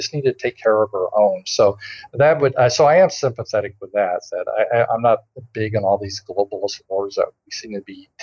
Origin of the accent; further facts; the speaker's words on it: the South, United States; I'm just from the South. I'm just a Southern guy